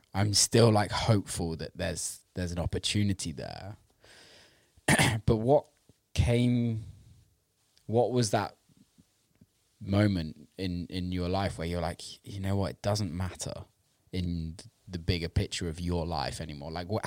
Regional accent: England, United Kingdom; obviously I'm English and my biggest market is America.

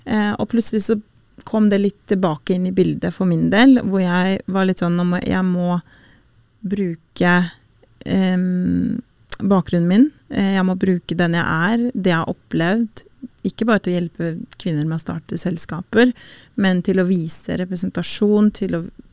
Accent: Kosovo; now in Norway; jeg kommer fra Kosovo, så jeg jo en minoritet

